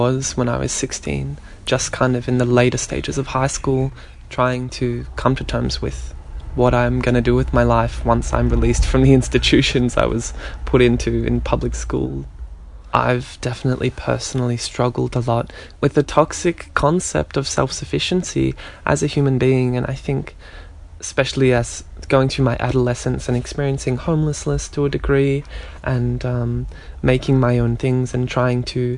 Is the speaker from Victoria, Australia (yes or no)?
yes; Geelong, Victoria, Australia; growing up in Geelong in the north and being in the shadow of the Shell refinery the entire time